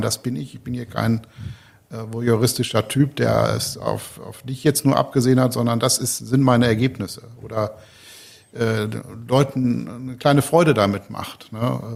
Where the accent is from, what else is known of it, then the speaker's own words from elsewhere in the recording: Dortmund, North Rhine-Westphalia, Germany; einen Kalender mit Bildern aus meiner Heimatstadt Dortmund.